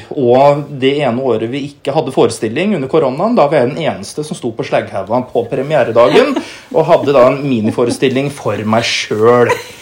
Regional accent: Kløfta, Akershus, Norway; Ja, jeg er fra Krøfta Ullensaker, og så slekta mi kom jo fra gammelt da, fra Røros opp ved Kongens Gruve.

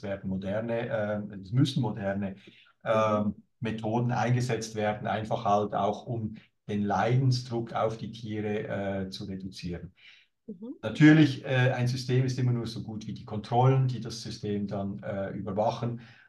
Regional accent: Switzerland; das sage ich als Schweizer, ich lebe in einem hochpreisigen Land

